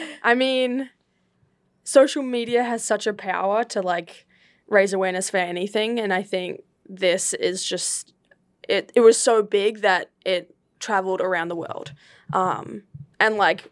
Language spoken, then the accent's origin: English; Australia; now in United States; head coach at, Towson, we're all Australian. So obviously like this crisis is like dear to our hearts.